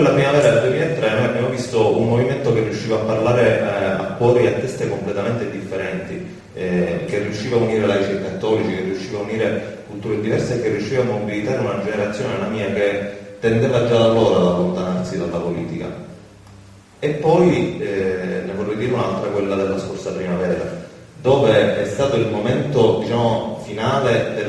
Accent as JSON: {"language": "Italian", "town": "Palermo", "region": "Sicily", "country": "Italy", "said": "Noi abbiamo, io vengo da Palermo, abbiamo un discreto afflusso turistico"}